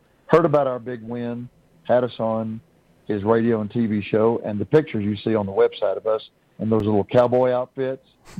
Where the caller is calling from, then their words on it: Midland, Texas, United States; I'm in Midland, Texas.